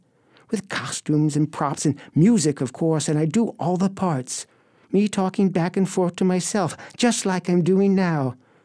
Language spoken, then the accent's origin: English; Los Angeles, California, United States; No, actually, I grew up in Los Angeles area. I went to college in Santa Cruz